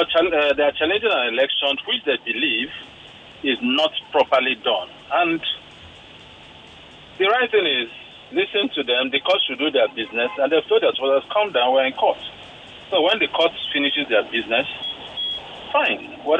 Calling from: Lekki, Lagos, Nigeria; I'm from Lekki.

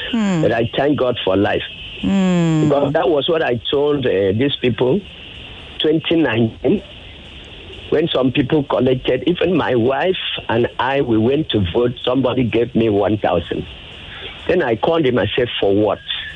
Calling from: Bariga, Lagos, Nigeria; I'm calling from Bariga.

